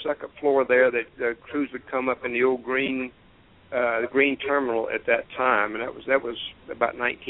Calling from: Fayetteville, Georgia, United States; I'm in Fayetteville, Georgia.

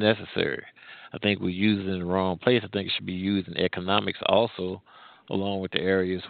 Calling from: Midwest, United States; I'm calling from the Midwest.

